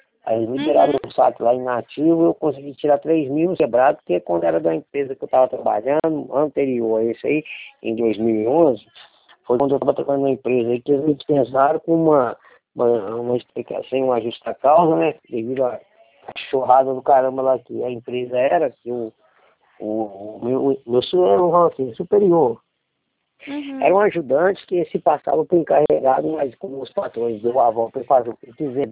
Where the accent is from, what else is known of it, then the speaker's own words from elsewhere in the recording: Belo Horizonte, Minas Gerais, Brazil; moved away as an adult; now in São Paulo, Brazil; cresci na, nascido e cresci na capital mineira, em Belo Horizonte. Então o que acontece? De lá pra cá eu não tive contato mais lá com o meu estado.